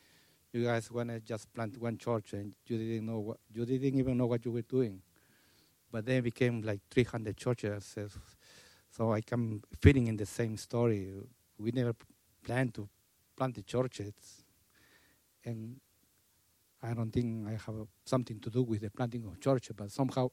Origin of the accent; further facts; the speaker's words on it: Peru; English is a second language; now in New Jersey, United States; I live in New Jersey, and I'm from Peru.